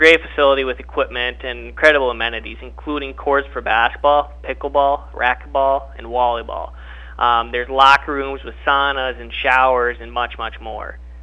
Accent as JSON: {"language": "English", "town": "Wadena", "region": "Minnesota", "country": "United States", "lives_now": "Granite Falls, United States", "said": "I'm originally from Wadena and traveled down here to Granite Falls."}